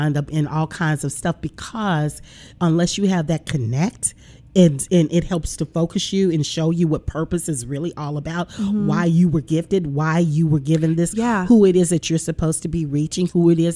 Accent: the South, United States; of course, I'm from the South.

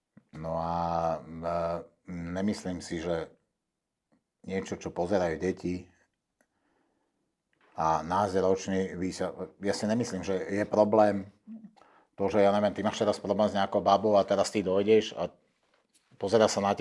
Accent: Serbia; Takisto som Srb, jak on.

